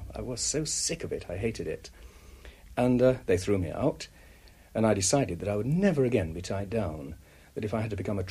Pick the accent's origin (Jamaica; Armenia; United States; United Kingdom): United Kingdom; Leicester, East Midlands; I'm from the Midlands, from Leicester.